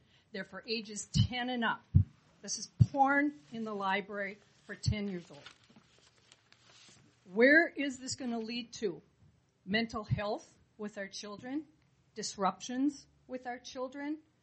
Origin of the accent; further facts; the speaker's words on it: Avon, Minnesota, United States; from Avon.